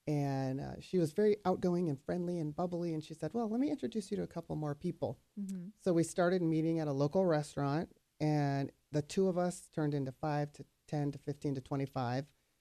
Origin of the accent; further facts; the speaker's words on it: California, United States; I'm from Orange County originally. I lived in Irvine.